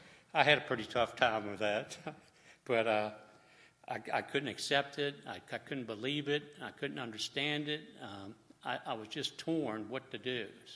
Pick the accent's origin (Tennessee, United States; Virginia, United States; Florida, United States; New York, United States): Virginia, United States; Norfolk; born there; I was born in Norfolk, Virginia, and it was during segregation.